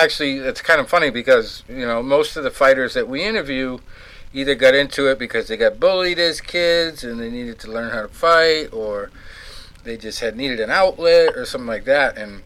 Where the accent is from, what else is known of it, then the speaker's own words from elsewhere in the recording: Boston, Massachusetts, United States; You know, growing up in Boston, you guys know that, you know.